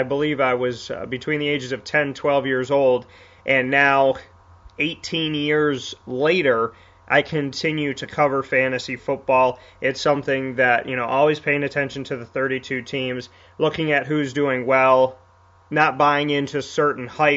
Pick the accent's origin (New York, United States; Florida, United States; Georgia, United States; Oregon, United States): New York, United States; Syracuse; as well as right in my hometown of Syracuse, New York, and the surrounding area of Central New York.